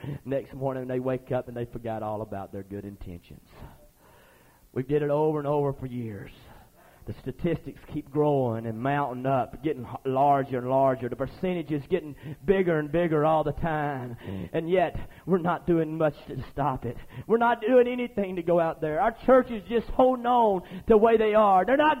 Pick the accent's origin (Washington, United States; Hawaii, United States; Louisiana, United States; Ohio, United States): Louisiana, United States; well, I'm from Louisiana.